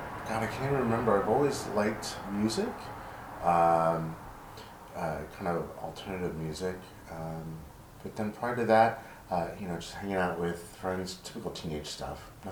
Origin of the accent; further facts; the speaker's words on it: Glassboro, New Jersey, United States; also born or lived in Pennsylvania / Virginia; Grew up most of my life in New Jersey, though. In Glassboro, okay.